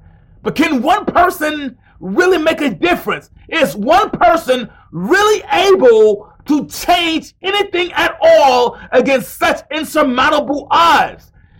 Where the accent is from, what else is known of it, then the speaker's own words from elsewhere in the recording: Alabama, United States; 5,700 are right here in my home state of Alabama. That's right, right here in Alabama.